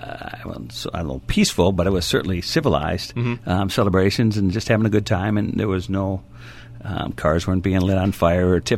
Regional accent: Edina, Minnesota, United States; Yeah, I grew up in the Edina area. I went to school at Edina East High School and then down to the college at Minnesota State Mankato.

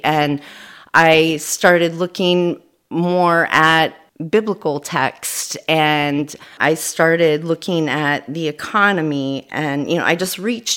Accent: Findlay, Ohio, United States; Well, I'm from Findlay, Ohio. I was born here and raised here on a small horse farm, not far from where we are right now, actually.

